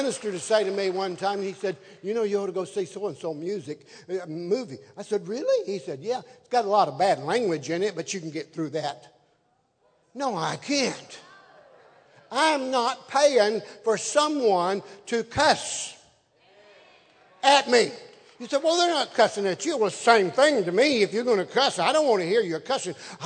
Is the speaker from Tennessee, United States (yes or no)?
yes; Tennessee, United States; I was from Tennessee, and I was this close to being a redneck.